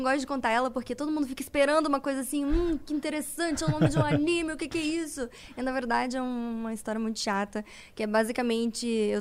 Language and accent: Portuguese; Vitória, Espírito Santo, Brazil; Eu sou de Vitória, mas eu tô morando no Sul com ele. Já tem 4 anos e meio.